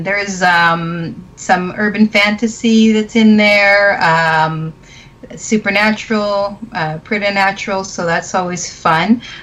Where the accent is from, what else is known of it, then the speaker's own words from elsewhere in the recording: Canada; I am Canadian.